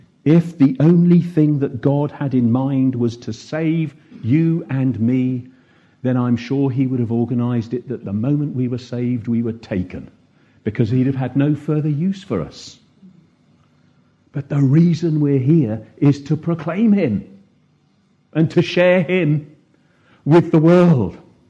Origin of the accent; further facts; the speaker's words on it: United Kingdom; Oh, we're British. Yes. Yes. Some of us.